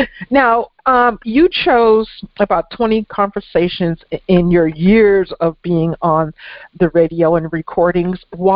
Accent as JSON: {"language": "English", "town": "Guilderland", "region": "New York", "country": "United States", "tie": "born or raised there", "said": "You know, I was born and raised in Gilderland, and I know that you're in the Clifton Park area of New York."}